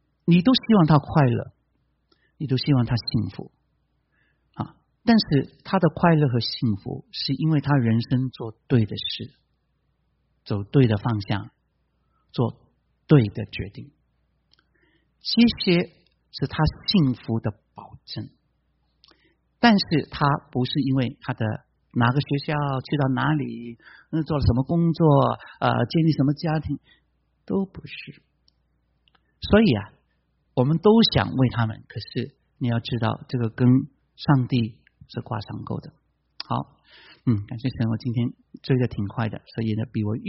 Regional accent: China; 特别是我们中国人，我们中国人是勤奋的人

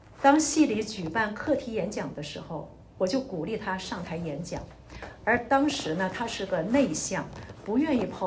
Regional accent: Beijing, China; 因为我的生长环境呢是在北京军区大院里长大的

